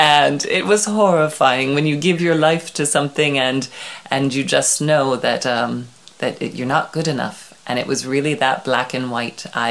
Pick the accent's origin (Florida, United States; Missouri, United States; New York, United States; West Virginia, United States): New York, United States; now in France; Oh, let's see. So yes, I'm from New York. My first love was the ballet.